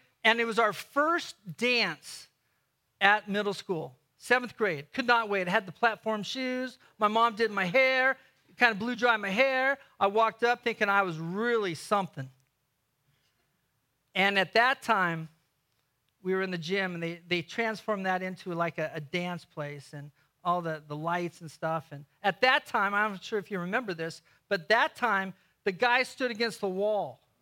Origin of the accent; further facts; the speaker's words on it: Seattle, Washington, United States; I'm from Seattle, just beautiful A-frame church.